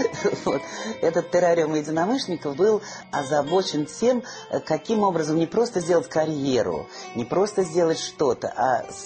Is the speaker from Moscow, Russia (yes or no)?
yes; Moscow, Russia; И я никак не понимала, как я вот москвичка и так далее, простую девку буду играть, простую семью.